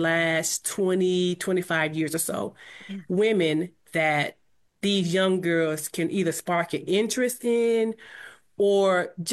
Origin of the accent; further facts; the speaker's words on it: Mississippi, United States; moved away; I grew up in Mississippi. So in Mississippi, Black History Month was celebrated the whole month.